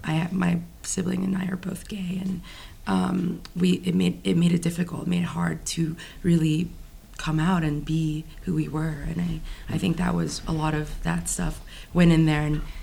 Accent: Philippines; I'm Filipino

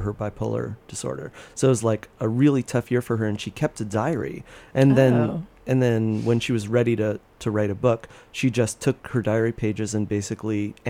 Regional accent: San Diego, California, United States; I grew up in San Diego where all clubs were 21 plus.

